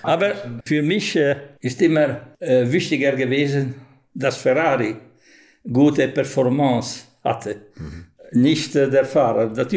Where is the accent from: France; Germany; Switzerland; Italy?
Italy; Modena, Emilia-Romagna; born there; German is a second language; ich bin in Modena geboren, 20 Kilometer von hier. Am 3. Oktober 1942.